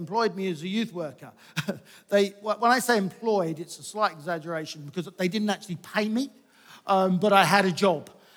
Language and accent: English; East of England, United Kingdom; I came from Essex, Bob has moved to Essex.